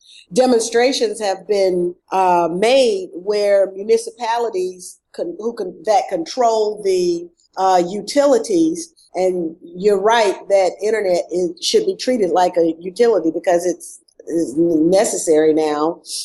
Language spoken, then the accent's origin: English; Georgia, United States; to get my home state of Georgia, exempted from the provisions